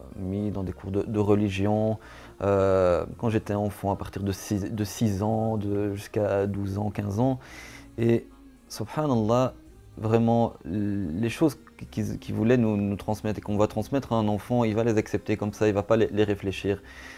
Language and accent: French; Belgium; Je suis belge, d'origine belge, j'ai 32 ans, toujours grandi, vécu en Belgique. Et je suis, alhamdoulilah, par la grâce de Allah, je suis rentré dans l'islam à l'âge de 19 ans, en 2001.